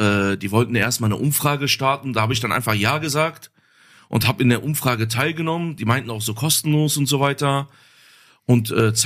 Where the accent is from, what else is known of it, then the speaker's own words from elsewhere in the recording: Dorsten, North Rhine-Westphalia, Germany; Genau, ich komme aus Dorsten.